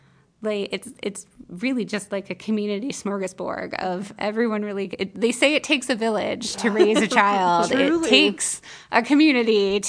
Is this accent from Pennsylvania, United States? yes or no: yes; Bradford, Pennsylvania, United States; And we would go with him and deliver meals back in my hometown in Bradford, Pennsylvania. So it started when I was really young.